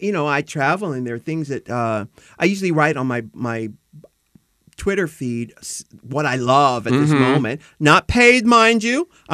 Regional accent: United States; I'm American

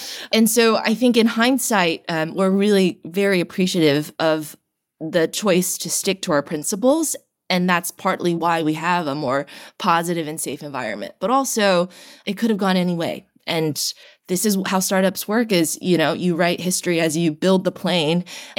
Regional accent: Nashville, Tennessee, United States; there are many teens, like myself, when I grew up in Nashville, Tennessee. There were very few Asian Americans in my community.

